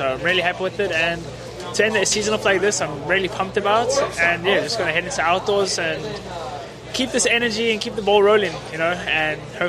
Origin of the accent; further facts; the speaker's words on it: South Africa; Yeah, so I'm from South Africa, and very far away across the country.